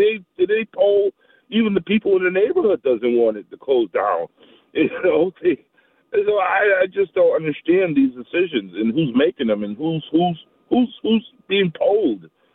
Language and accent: English; United States; So I grew up on the Olympic area, so we used the 33 growing up all my life, 198.